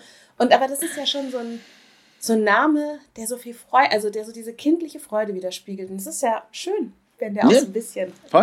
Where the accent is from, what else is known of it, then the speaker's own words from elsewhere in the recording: Lower Saxony, Germany; Also, ich komme her aus einem kleinen Dorf in Niedersachsen.